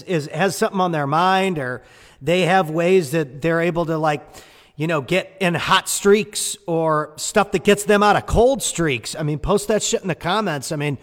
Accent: St. Louis, Missouri, United States; that's what everybody dreams of when they're growing up where I grew up in St. Louis

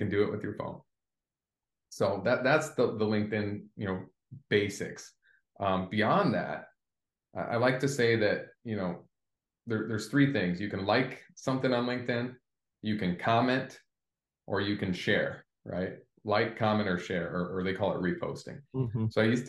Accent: South Bend, Indiana, United States; I grew up in South Bend, Indiana

